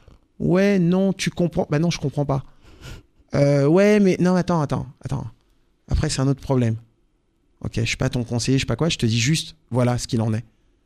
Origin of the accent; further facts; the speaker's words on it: France; Parce que je venais de France.